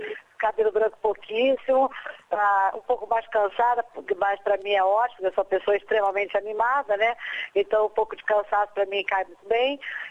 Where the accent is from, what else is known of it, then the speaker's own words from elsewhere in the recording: Brazil; Porque a gente, né, como brasileiro, fala, ah, eu, qualquer coisa eu escapo do Brasil.